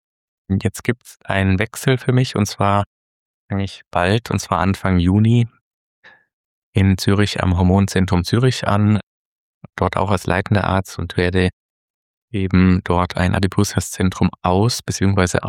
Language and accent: German; Germany; moved away as an adult; Wie man vielleicht relativ schnell hören kann, komme ich auch aus Deutschland ursprünglich.